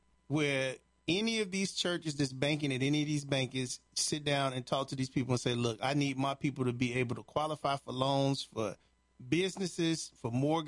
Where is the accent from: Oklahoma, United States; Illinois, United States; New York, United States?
Illinois, United States; Chicago; In Chicago, where I grew up at, off of Honorary, it was a corner store on Woods. Now, where I grew up in Chicago, Chicago is one of these cities for people who haven't been in the neighborhoods.